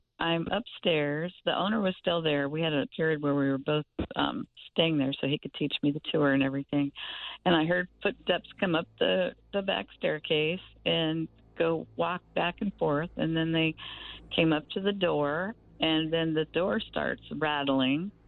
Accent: California, United States; I came from California.

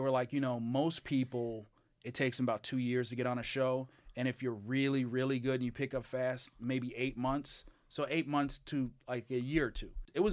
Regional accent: Canada; I was like, I'm from Canada. All my favorite wrestlers are Canadian.

